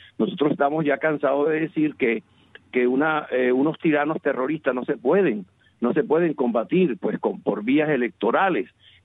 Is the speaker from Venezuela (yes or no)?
yes; Venezuela; yo me siento apenado como venezolano